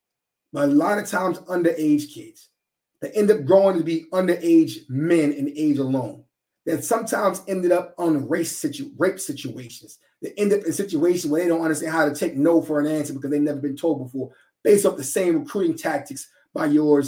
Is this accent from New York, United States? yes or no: yes; New York, United States; I come from New York, where if you go around the country, when decisions are made, they make them.